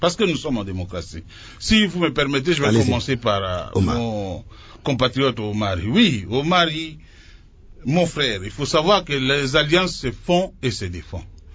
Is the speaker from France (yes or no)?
no; DR Congo; moi aussi, je suis congolais, un sujet congolais